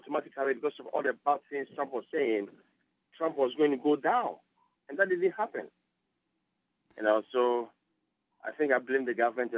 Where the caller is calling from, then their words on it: Bronx, New York, United States; I'm calling from the Bronx.